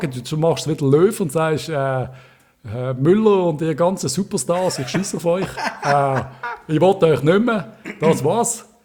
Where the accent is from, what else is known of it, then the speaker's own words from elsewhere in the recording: Switzerland; dass wir in der Schweiz auch Städte haben. Wir kommen nicht alle aus den Alpen.